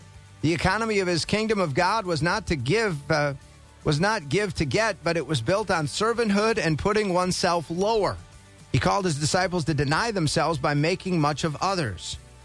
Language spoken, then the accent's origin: English; Wauwatosa, Wisconsin, United States; You know, when I grew up in Wauwatosa in suburban Milwaukee, we had an ice rink in the Mayfair Mall